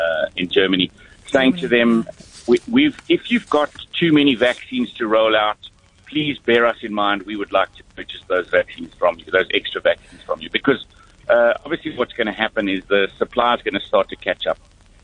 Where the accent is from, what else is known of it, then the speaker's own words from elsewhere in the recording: South Africa; I'm a South African.